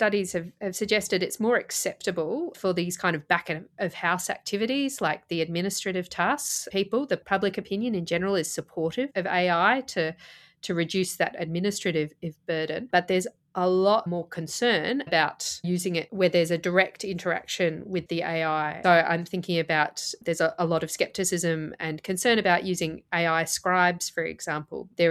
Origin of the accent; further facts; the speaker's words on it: Adelaide, South Australia, Australia; I'm from Adelaide in South Australia